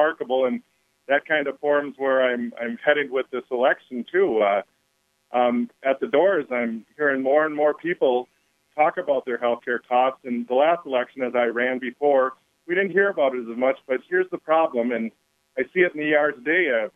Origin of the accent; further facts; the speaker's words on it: Rosemount, Minnesota, United States; Naturally, I'm from Rosemount, so I'm going to brag about our football team.